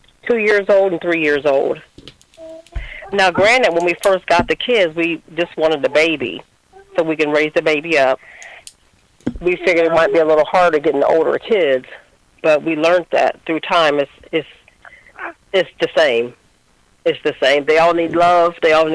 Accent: Marion, Ohio, United States; now in Wooster, United States; I was born and raised in Marion, Ohio, and now I live in Wooster, Ohio with my family.

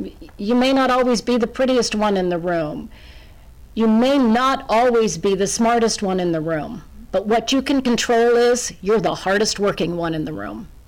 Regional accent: Appalachia, United States; I'm an Appalachian coal mining town girl. I'm from a blue-collar background, first-generation college, and that surprises people sometimes.

